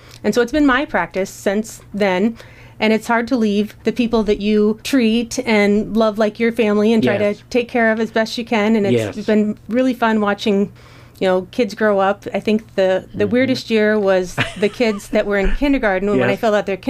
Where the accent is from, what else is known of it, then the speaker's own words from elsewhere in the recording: Goldfield, Iowa, United States; I'm from Goldfield, so not terribly far away is where I grew up. I knew I wanted to stay in Iowa and likely in North Iowa.